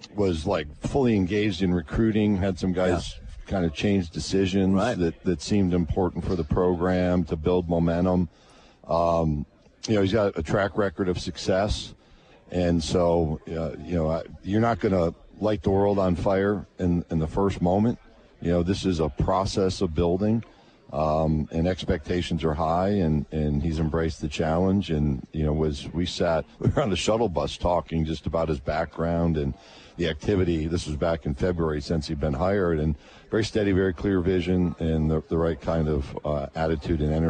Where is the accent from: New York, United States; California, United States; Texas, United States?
New York, United States; Syracuse; I grew up outside Syracuse, New York.